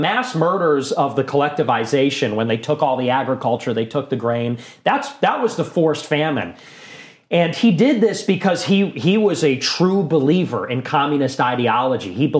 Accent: Chicago, Illinois, United States; I grew up in Chicago. This city is a third white.

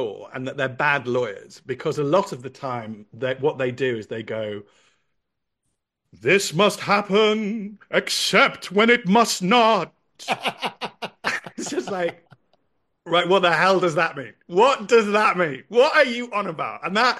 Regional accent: West Midlands, United Kingdom; And I'm a boy from Worcestershire.

